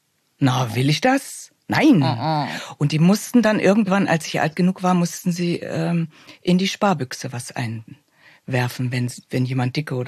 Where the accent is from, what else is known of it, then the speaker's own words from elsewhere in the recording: Thuringia, Germany; dass jetzt nicht jeder hört, ich komme aus Thüringen.